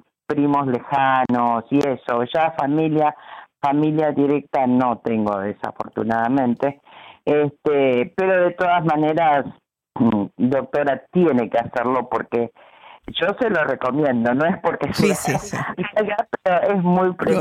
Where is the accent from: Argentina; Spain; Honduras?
Argentina; no sé si me notas por mi voz, mis amigas, yo soy de Argentina, sí. Y justamente es un lugar que está lejos y es costoso.